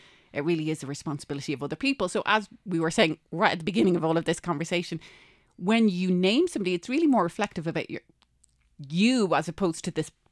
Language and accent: English; Ireland; I'm Irish, so we have a more complicated relationship, I suppose, with the royal family, too.